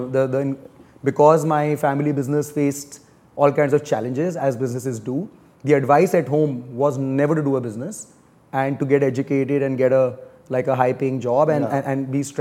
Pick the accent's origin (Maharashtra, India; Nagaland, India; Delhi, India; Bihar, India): Delhi, India; So I was born and raised in Delhi. I went to St. Columbus, right? And then I studied abroad at Drexel and then at University of Pittsburgh later for my master's and my MBA.